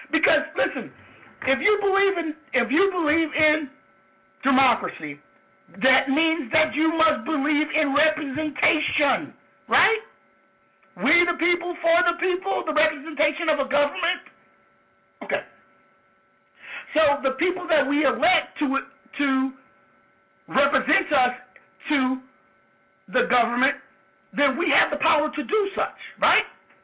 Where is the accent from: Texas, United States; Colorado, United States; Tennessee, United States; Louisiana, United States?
Louisiana, United States; which is true because when I'm from Louisiana, they got Negro all day, every day on my birth certificate.